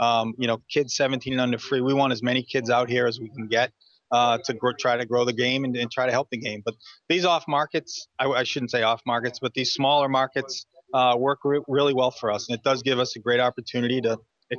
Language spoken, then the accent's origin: English; Northeast, United States; We were expecting flat, the prairie, you know, we're from the Northeast.